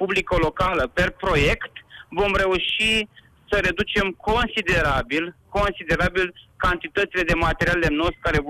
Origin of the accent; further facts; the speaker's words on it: Iași, Iași County, Romania; Îmi doresc foarte mult ca ieșean, ca un număr cât mai mare din locuitorii județului nostru să beneficieze de acest program